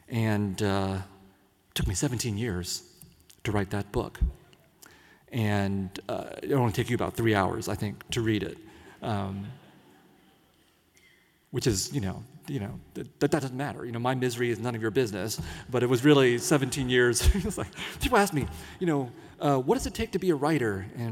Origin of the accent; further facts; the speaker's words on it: San Jose, California, United States; growing up in San Jose in the 1970s and 1980s, did not realize what I was missing.